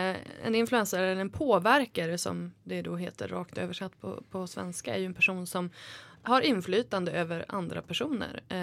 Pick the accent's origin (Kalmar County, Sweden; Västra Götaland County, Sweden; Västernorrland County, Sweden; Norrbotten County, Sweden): Västernorrland County, Sweden; Örnsköldsvik; Jag är från Övik från början